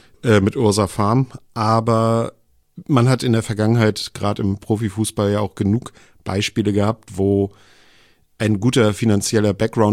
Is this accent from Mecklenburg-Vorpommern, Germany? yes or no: no; Kiel, Schleswig-Holstein, Germany; Das guckt man natürlich ein bisschen mit Neid als Kieler drauf